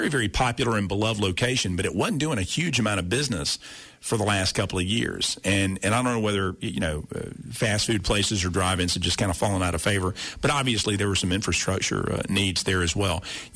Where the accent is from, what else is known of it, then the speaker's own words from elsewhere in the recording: Augusta, Georgia, United States; I say, I'm from Augusta. That's where I'm from. And I grew up, you know, right across from the golf course, if anybody ever asked me.